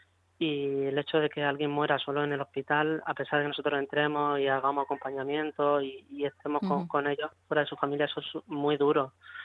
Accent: Torre Pacheco, Region of Murcia, Spain; Yo soy de Torre Pacheco, toda mi familia está en Torre Pacheco y vivo solo.

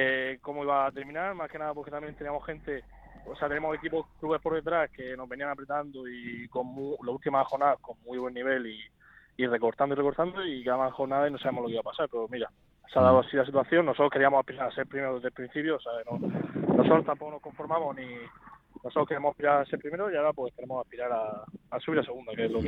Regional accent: Region of Murcia, Spain; igualmente con Murcia, con el escudo, llevamos, soy murcianista, hasta lo que más llevo en el corazón es mi tierra, ¿sabes?

